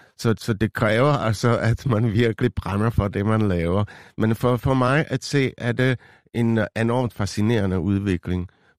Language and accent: Danish; Czechia; now in Denmark; nu kommer jeg selv fra Tjekkiet.